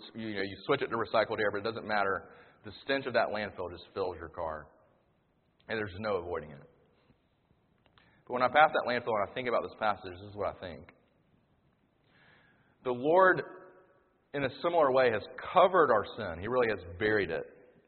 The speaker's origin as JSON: {"language": "English", "town": "Sumter", "region": "South Carolina", "country": "United States", "said": "one of the things I loved about moving back to Columbia is that because I'm from Sumter, I know all the back roads."}